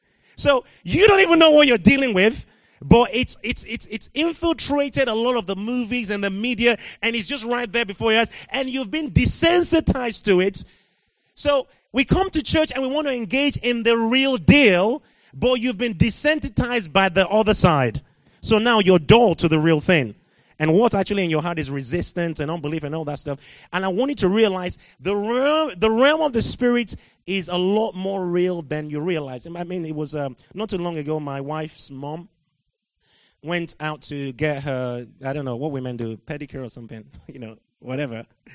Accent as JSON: {"language": "English", "country": "Nigeria", "tie": "born or raised there", "moved": "yes", "lives_now": "United Kingdom", "said": "When I grew up in Nigeria, I never met an atheist my whole life. I came to the UK"}